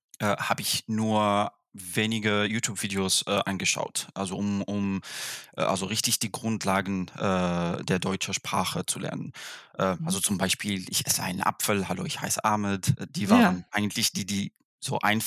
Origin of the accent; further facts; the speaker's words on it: Tunisia; accent: French; German is a second language; ich komme eigentlich aus Tunesien. Da spricht man hauptsächlich Arabisch und Französisch.